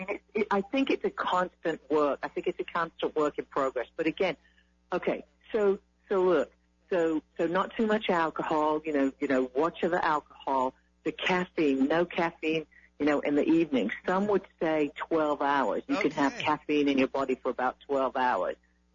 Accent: United Kingdom; now in Texas, United States; So, look, I'm originally from the UK, but I've been in Texas for 32 years.

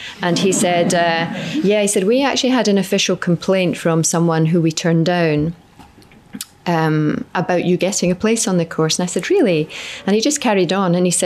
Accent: Scotland, United Kingdom; So I felt completely out of my depth as a female. And as a Scot probably as well.

